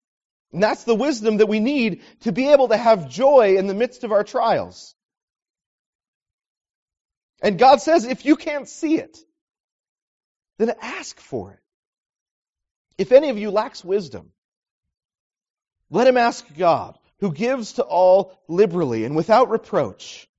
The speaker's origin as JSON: {"language": "English", "town": "Santa Cruz", "region": "California", "country": "United States", "tie": "born or raised there", "said": "Well, that's a song about my hometown, Santa Cruz."}